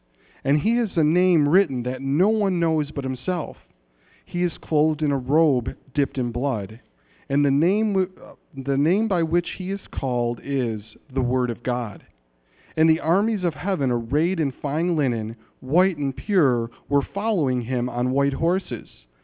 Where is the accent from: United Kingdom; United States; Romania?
United Kingdom; Scotland; other than us both being Scottish, okay, which is good, that's a good thing.